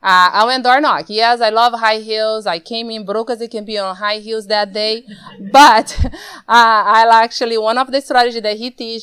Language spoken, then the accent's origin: English; Brazil; also born or lived in New Jersey / Texas; now in United States; And I am born and raised in Brazil, been in the U.S. for a while now, and came in, started living the American, more headache than dream at the time.